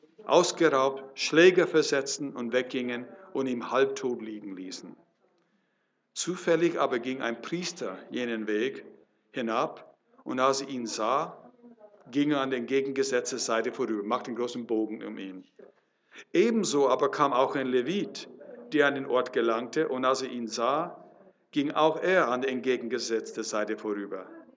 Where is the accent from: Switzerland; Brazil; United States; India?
United States; California; German is a second language; Ich komme aus Amerika, Kalifornien.